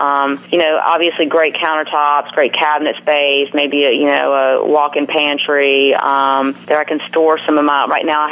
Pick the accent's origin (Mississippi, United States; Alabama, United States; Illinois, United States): Mississippi, United States; I know when I grew up in Mississippi, when I grew up with my family and our old disposal, it was like a monster.